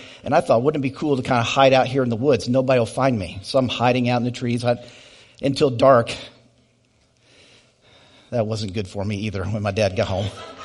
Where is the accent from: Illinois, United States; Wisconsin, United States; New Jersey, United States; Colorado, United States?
Illinois, United States; Decatur; also born or lived in Bloomington / Clinton / Lovington / Mount Zion; I was born in Decatur, lived in Decatur, then we moved to Bloomington, then Clinton, then Decatur, then Lovington, then Mount Zion, then Decatur, then back to Lovington. And then when I was in college, I went from Decatur to Charleston to Lovington.